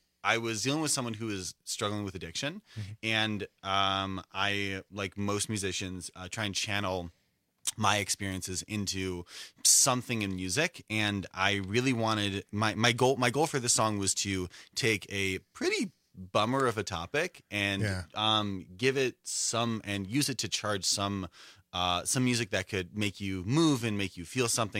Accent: Skokie, Illinois, United States; I would argue that I can say I'm from Chicago, but people who are from Chicago proper strongly disagree.

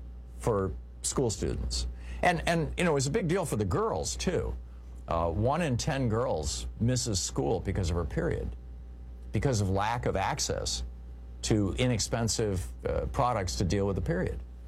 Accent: Midwest, United States; he's just embodies the patriotism that I grew up with in the Midwest.

